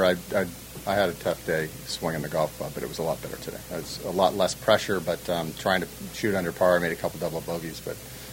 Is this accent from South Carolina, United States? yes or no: no; Los Angeles, California, United States; it's basically in my hometown, Riviera and Bel Air, so I don't play there a lot